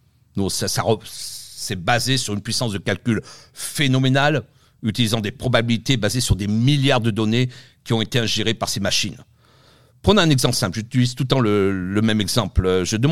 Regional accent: Montreal, Quebec, Canada; now in Paris, France; Je viens de Montréal, ça fait 40 ans à peu près que j'habite à Montréal.

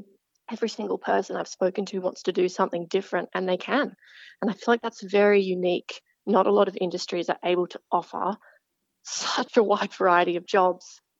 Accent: Sydney, New South Wales, Australia; I am from Sydney, Australia, born and raised.

